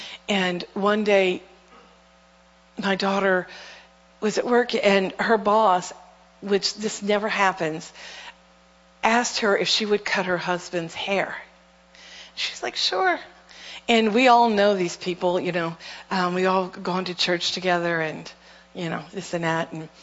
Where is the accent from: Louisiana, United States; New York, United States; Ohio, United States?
Louisiana, United States; New Orleans; moved away; also born or lived in Bulgaria; But when I moved to Bulgaria, I moved there literally 2 weeks before Katrina hit. I'm from New Orleans. My family lives in New Orleans.